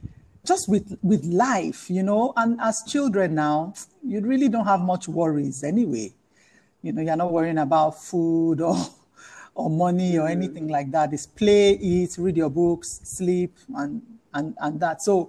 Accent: Lagos, Nigeria; I grew up in Lagos, Nigeria. Born and raised in Lagos. So I'm a Lagosian. And I am the middle child

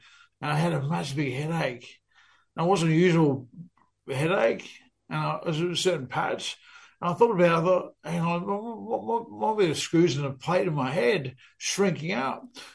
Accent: Townsville, Queensland, Australia; born there; also born or lived in Wagga / Darwin / Brisbane / Gold Coast; Yeah, so I grew up, I was born in Townsville.

